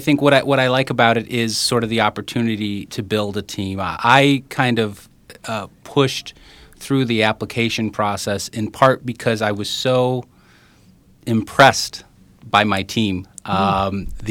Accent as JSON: {"language": "English", "town": "South Holland", "region": "Illinois", "country": "United States", "tie": "born or raised there", "said": "I grew up in the South Suburbs. I grew up in South Holland and attended Holy Ghost Catholic School there"}